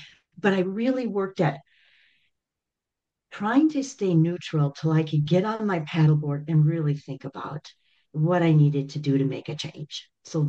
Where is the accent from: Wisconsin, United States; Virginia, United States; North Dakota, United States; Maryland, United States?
Wisconsin, United States; Madison; I found my way very young. I've been here 38 years, but I grew up in Madison, Wisconsin.